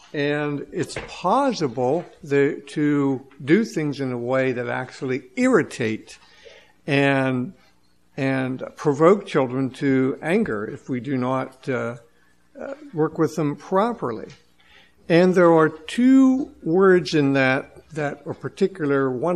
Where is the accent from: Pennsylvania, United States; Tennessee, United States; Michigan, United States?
Pennsylvania, United States; I'm from Seastead, from Lancaster County.